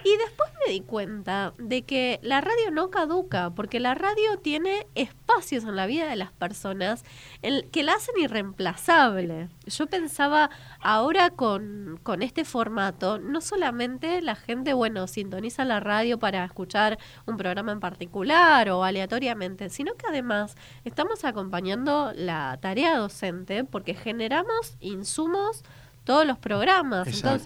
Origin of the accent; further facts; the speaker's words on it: Rosario, Santa Fe, Argentina; Vos sabés que, bueno, yo soy de Rosario, Santa Fe